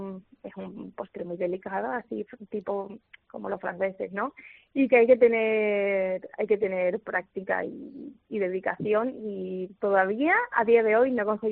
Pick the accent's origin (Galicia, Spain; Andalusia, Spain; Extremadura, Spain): Extremadura, Spain; rellena con queso de La Serena, que es muy de mi tierra.